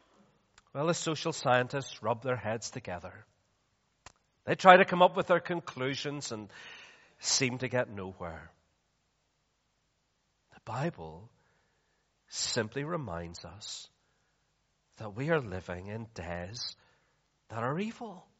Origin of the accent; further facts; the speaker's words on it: Belfast, Northern Ireland, United Kingdom; when I drive through my hometown of Belfast and I see the destruction around in Belfast